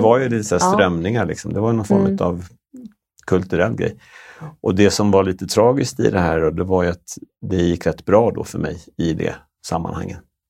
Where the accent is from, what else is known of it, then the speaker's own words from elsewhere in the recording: Danderyd, Stockholm County, Sweden; born there; also born or lived in Vallentuna / Skövde / Libya / Malmö; Jag född på Danderyd. Bodde i Vallentuna första åren. Sen till Skövde. Jag vet inte, till Libyen. Bodde där i 2,5 år. Sen till Skåne, Malmö, Skanör. Sen upp tillbaka till Stockholm.